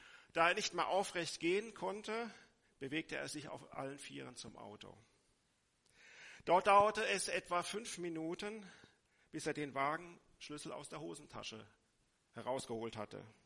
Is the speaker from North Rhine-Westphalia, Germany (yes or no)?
yes; Krefeld, North Rhine-Westphalia, Germany; Wir kommen aus Krefeld und gehen in die Gemeinde in Dülken